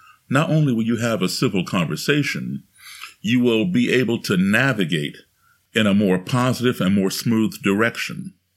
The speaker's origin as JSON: {"language": "English", "country": "United States", "said": "So I grew up as an American embassy kid, traveling all over the world, starting at the age of three."}